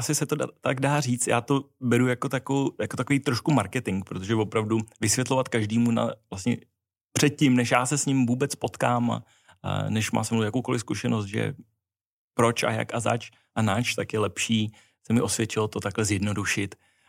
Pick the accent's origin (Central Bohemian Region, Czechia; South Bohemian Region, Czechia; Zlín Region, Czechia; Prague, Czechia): Prague, Czechia; já jsem z Prahy, rodiče nejsou rodilí mluvčí, nikde jsem jako nežil